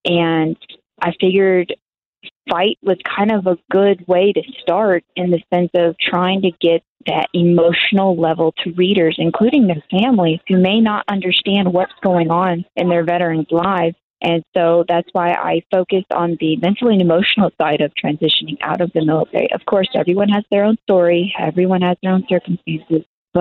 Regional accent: Texas, United States; Well, I'm born and raised in Texas, and I only served in the Army for a couple years before my injury.

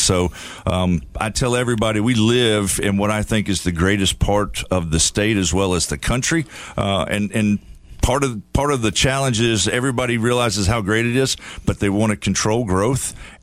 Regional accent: Gainesville, Florida, United States; now in Levy County, United States; I mean, I grew up in Gainesville, went to school here in Alachua County, and then graduated from the University of Florida with a degree in food and resource economics. So, and then moved to Levy County where we've lived for the last 30 years.

